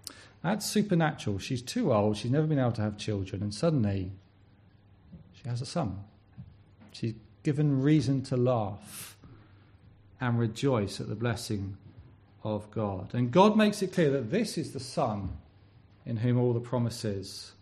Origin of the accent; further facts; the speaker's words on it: England, United Kingdom; You know, it's like telling me I'm not English. I've got the passport. I can prove it.